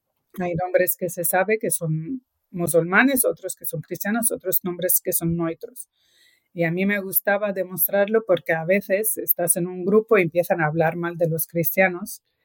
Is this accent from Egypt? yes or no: yes; Egypt; Mira, siendo una minoría, la minoría copta en Egipto es... Hace años no se notaba mucho, o sea, siempre convivimos